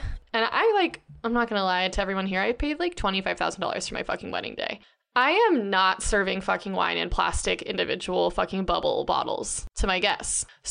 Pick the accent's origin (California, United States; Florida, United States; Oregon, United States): Oregon, United States; Eugene; also born or lived in Portland; growing up in Eugene and Portland, or like just in the, they actually call it Beervana, the Pacific Northwest.